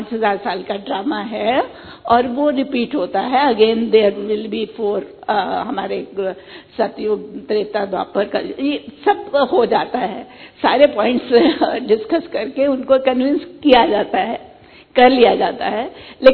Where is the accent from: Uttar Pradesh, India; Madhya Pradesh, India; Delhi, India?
Delhi, India; हम दिल्ली से हैं … काफी टाइम से काफी सीनियर हैं, 20 साल से चल रहे हैं ज्ञान में।